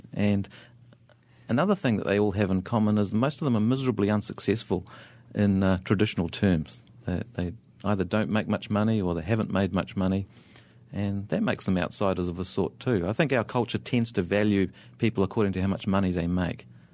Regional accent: New Zealand; born there; I didn't feel like a Kiwi until I went back to where I was born. And that didn't happen until I was in my mid-30s. And as I flew back to New Zealand

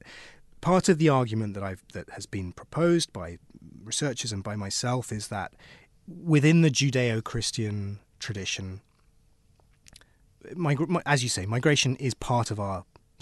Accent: United Kingdom; I'm British. Mm. We are an island nation

